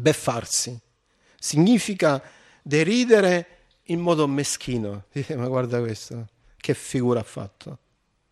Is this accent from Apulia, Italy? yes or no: yes; Nardò, Apulia, Italy; io mi ricordo al mio paese Nardò, che c'è proprio vicino dove abitano i miei genitori